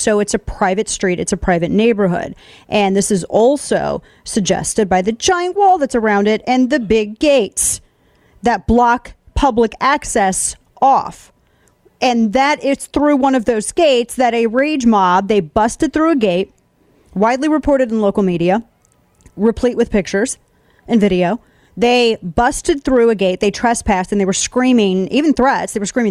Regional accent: Missouri, United States; this situation that unfolded in my home state, the situation of the McCluskeys, Mark and Patricia McCluskey, which now everybody knows, the couple in Central West End, St. Louis.

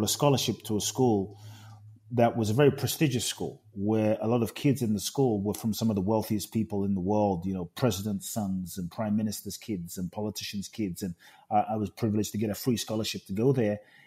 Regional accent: London, United Kingdom; also born or lived in Ghana; now in United States; My father is from Ghana. My mother is Japanese. I grew up in London, live in the US. So I feel like I'm from everywhere and nowhere.

